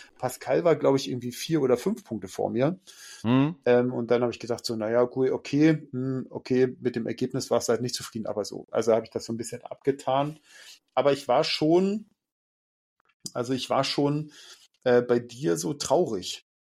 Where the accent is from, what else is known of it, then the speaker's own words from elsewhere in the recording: Germany; Und dann habe ich doch gesagt, ja, natürlich, wir sind doch Deutsche.